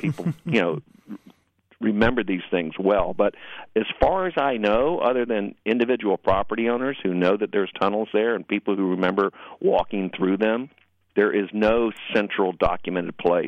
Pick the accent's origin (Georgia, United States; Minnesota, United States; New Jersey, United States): Georgia, United States; Atlanta; I'm from Atlanta, and when I go back, the city has changed so much over the years.